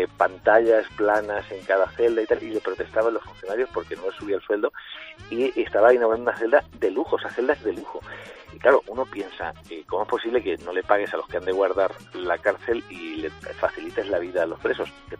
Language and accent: Spanish; Melilla, Spain; born there; nací en Melilla y de legionario que ha sacado el Cristo de Mena. O sea que te quiero decir que yo me he criado en un cuartel y mi educación ha sido bastante castrense.